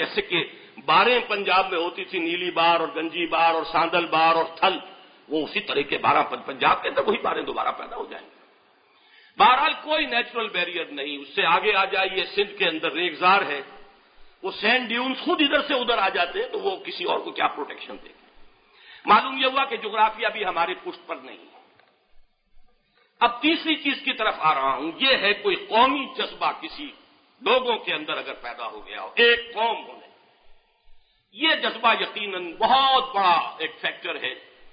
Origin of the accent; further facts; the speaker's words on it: Pakistan; ہمارے ہاں میں یہ کہا کرتا ہوں کہ ہندوستان جس سے کٹ کر ہم ایک ملک بنے ہیں وہ بھی قومیتوں اور نسلوں کی ایک کھچڑی ہے.